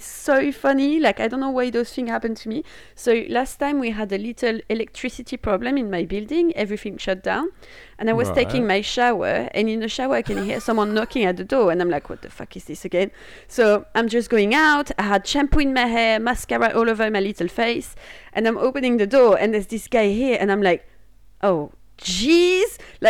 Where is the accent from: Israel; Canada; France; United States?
France; accent: French; English is a second language; As long as it's okay for you to talk to me and understand my French accent, I think it's fine.